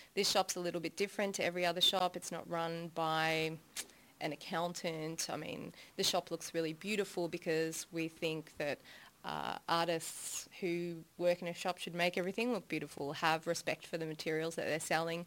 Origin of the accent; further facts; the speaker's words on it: Melbourne, Victoria, Australia; I'm from Melbourne, from the southeastern suburbs. Mm-hmm. So that's about 45 minutes out of town.